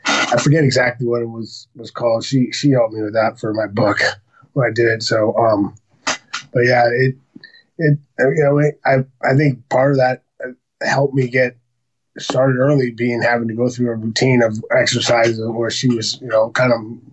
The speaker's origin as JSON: {"language": "English", "town": "Santa Barbara", "region": "California", "country": "United States", "tie": "born or raised there", "said": "Born and raised in Santa Barbara."}